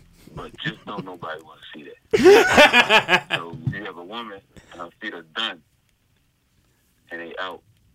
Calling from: Baltimore, Maryland, United States; Good morning. … I'm calling from Baltimore.

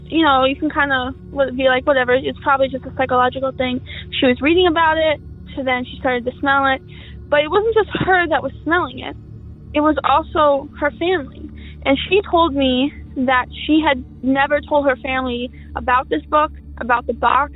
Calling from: Minnesota, United States; I'm calling from Minnesota.

